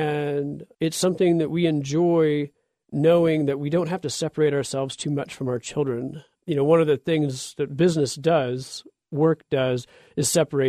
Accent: Midwest, United States; I grew up in the Midwest, and I compare it to some of the grain smell.

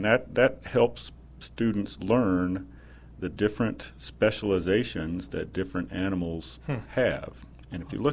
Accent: Tennessee, United States; I grew up in Tennessee and was fortunate that my father was a school teacher

